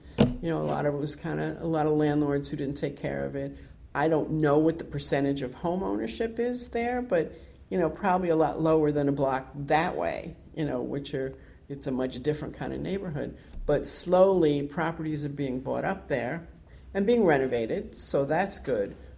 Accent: Manhattan, New York, United States; where I consider my hometown to be East Harlem and Manhattan.

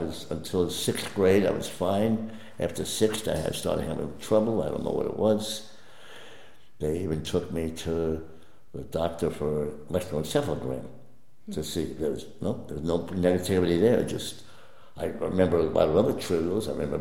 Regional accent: Patchogue, New York, United States; also born or lived in Bronx; I was born in Lenox Hill Hospital in the city, New York, and for 3 years I lived in the Bronx

